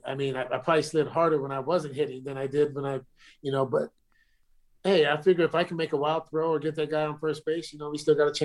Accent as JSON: {"language": "English", "region": "California", "country": "United States", "said": "but also I'm from California, you know, you can call me a hippie, a tree climber, you can call me whatever you want."}